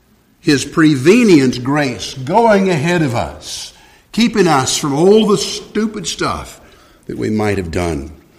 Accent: Midwest, United States; I want to take a privilege that I have as a Midwesterner among Midwesterners.

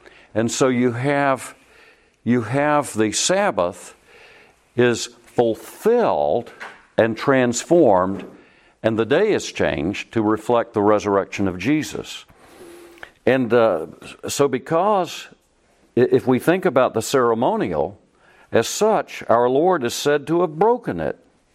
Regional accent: Louisiana, United States; since I'm from Louisiana, that y'all are going to patronize that vile thing after they treat...

